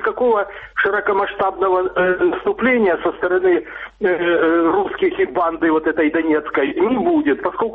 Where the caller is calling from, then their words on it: Dnipro, Dnipropetrovsk Oblast, Ukraine; Я вот звоню из Днепра, я тут есть и, скажем, и базируется военная, и госпитальная база фронта